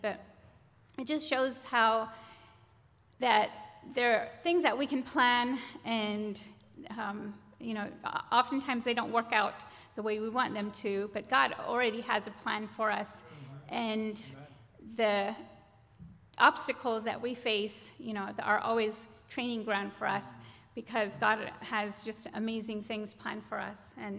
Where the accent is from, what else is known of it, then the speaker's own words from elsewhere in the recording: United States; So being an American, I was sent to see if I could get my visa